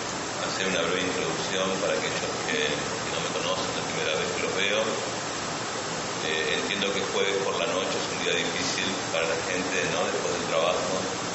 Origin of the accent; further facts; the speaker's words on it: Buenos Aires, Argentina; born there; accent: Argentine; Actualmente mi acento es de origen argentino, nací en Buenos Aires y me entrené nuevamente en la India, ¿no? Nací católico, así que puedo decir que todavía tengo mi religión, ¿no?